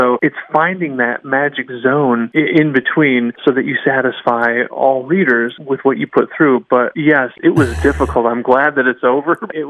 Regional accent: Michigan, United States; and I was born and raised in Michigan, and decided to write books that mostly are set around the Great Lakes area

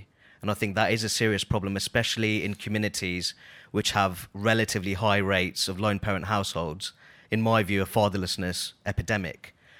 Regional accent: United Kingdom; with my own personal background being a British Bangladeshi Muslim, even though the weather's a lot better there, I'd much prefer to be in the UK than Australia

